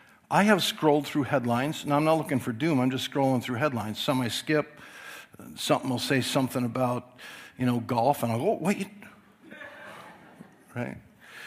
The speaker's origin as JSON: {"language": "English", "country": "United States", "tie": "born or raised there", "said": "now I grew up in America, it's a different type of battle here."}